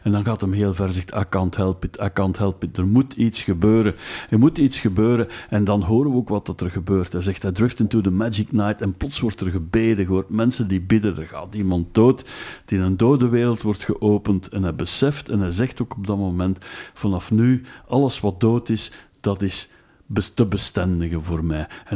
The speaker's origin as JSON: {"language": "Dutch", "region": "Flemish Brabant", "country": "Belgium", "tie": "born or raised there", "said": "Prille teenager in dat dorpje nabij Leuven, waar ik geboren ben, waar ik woonde bij mijn ouders."}